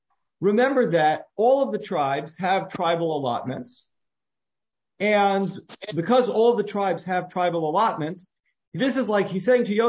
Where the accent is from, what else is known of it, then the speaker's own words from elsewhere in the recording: Boston, Massachusetts, United States; so I'm from Boston.